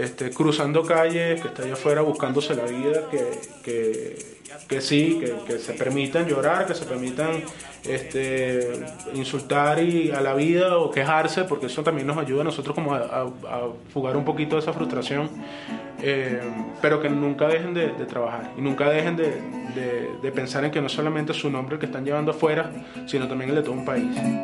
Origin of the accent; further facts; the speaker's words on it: Caracas, Capital District, Venezuela; soy de Caracas, Venezuela, y soy músico, compositor.